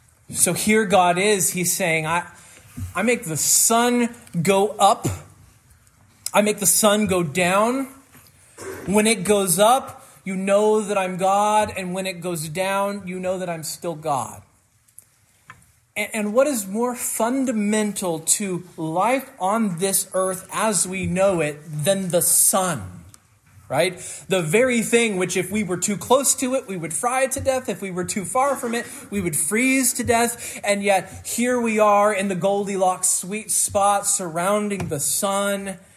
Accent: Kansas, United States; Growing up in Kansas, storms were the most interesting thing happening. Now, it's Kansas, so that doesn't say a lot.

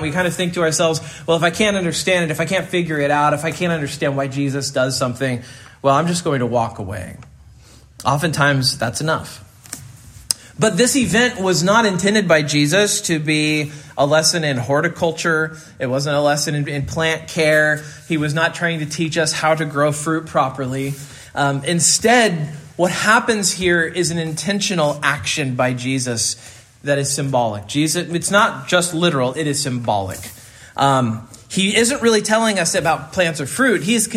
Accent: Stafford, Kansas, United States; When I was a kid growing up in Stafford, Kansas, I had a neighbor.

